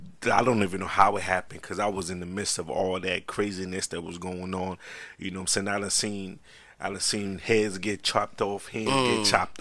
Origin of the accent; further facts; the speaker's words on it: Sierra Leone; Everybody, I'm from Sierra Leone, so a lot of people like, what the hell is this dude doing?